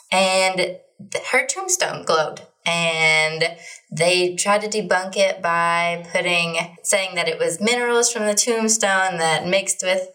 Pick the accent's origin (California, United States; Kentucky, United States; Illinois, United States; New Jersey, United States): Kentucky, United States; Paintsville; And I was raised in Paintsville. Yeah. So it was really close.